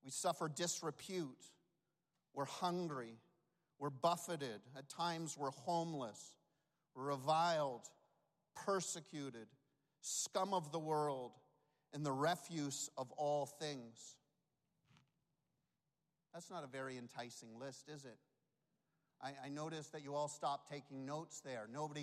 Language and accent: English; Canada; I come from Canada, you know this, and as a Canadian, I pay less taxes than your average person.